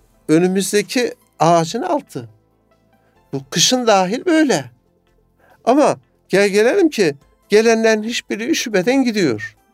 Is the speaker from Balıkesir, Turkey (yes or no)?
no; Kayseri, Turkey; Sen nerelisin dedi. İkinci soru. Kayserliyim.